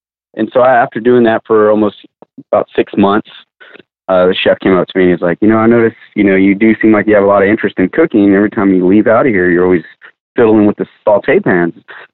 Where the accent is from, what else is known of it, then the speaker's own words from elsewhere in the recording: Pearland, Texas, United States; I'm from Pearland, Texas. Grew up out here all the way from elementary through high school. Went to school at Pearland High